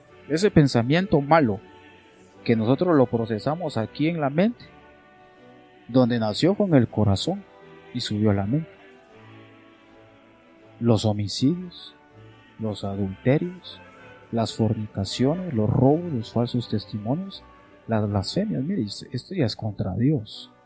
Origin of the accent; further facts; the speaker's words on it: Guatemala; como yo vivo en Guatemala, nací en Guatemala, soy guatemalteco